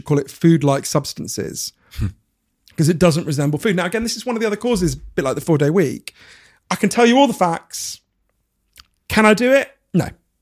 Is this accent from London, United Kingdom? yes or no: yes; Edgware, London, United Kingdom; I grew up in Edgware, right?